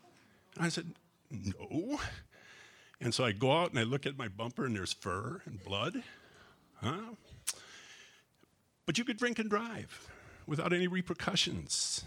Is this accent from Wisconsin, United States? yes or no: yes; Wisconsin, United States; I'm originally from Wisconsin, and that's a state that loves Boilermakers.